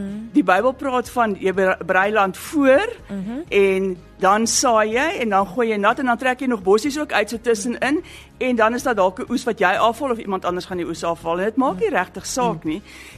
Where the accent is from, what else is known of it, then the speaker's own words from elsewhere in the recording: Pretoria, Gauteng, South Africa; ek is het in Pretoria groot geword, in die kerk groot geword